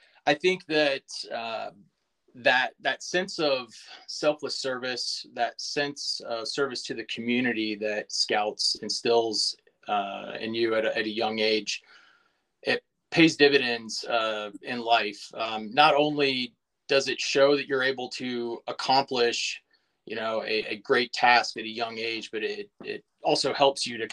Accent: Auburn, Alabama, United States; So, I'm originally from Auburn, Alabama, home of Auburn University.

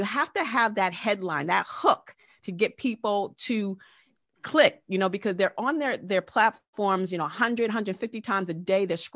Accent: New York, United States; I'm from New York.

